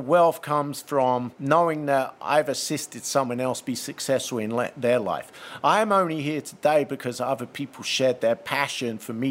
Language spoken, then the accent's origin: English; England, United Kingdom; When I grew up in England, the message was very monotone